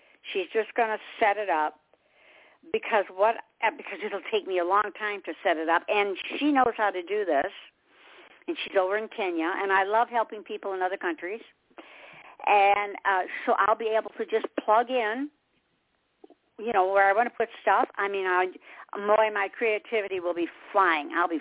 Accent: Detroit, Michigan, United States; and I'm from Detroit, so that's Motown

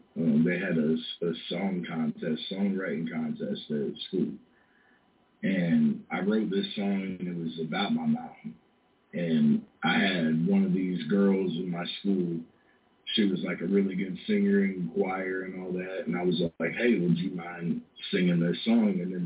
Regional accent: Deltona, Florida, United States; where I grew up in Deltona is primarily, like, Hispanic or black, like, white people were kind of the minority

